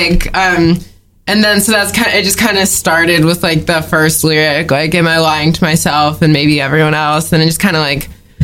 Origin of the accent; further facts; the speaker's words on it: California, United States; now in New York, United States; This is my song. I'm from California.